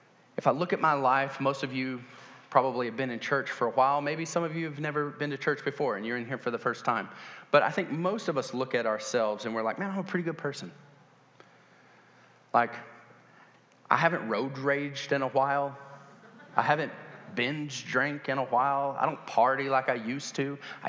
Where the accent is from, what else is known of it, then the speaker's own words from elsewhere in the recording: the South, United States; Now, I'm from the South, so air conditioner's life.